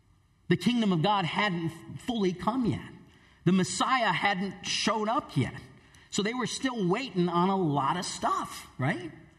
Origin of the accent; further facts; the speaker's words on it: East Lansing, Michigan, United States; I grew up in East Lansing, Michigan, and so being in the North, you know, Chick-fil-A was not a normal thing for me